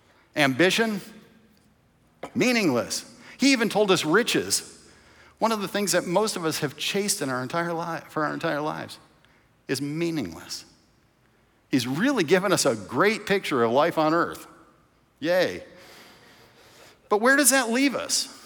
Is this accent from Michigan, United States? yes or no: yes; Michigan, United States; We call each other water babies because she was raised in St. Pete and I was raised in Michigan.